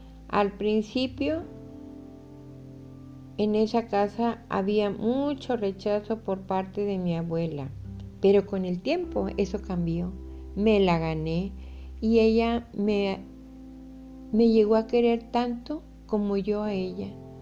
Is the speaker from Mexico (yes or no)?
yes; Mexico; soy escritora mexicana